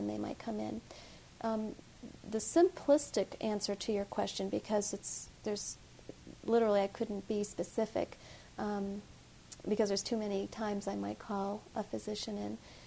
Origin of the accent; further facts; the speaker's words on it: Colorado, United States; I was from Colorado and wanted to return to Colorado, and this was sort of the area we wanted to come back to.